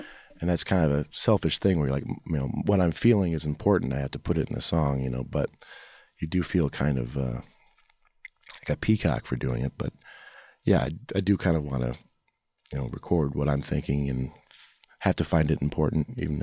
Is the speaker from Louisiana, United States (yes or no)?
no; Detroit, Michigan, United States; because I want a sense of place and I'm from Detroit.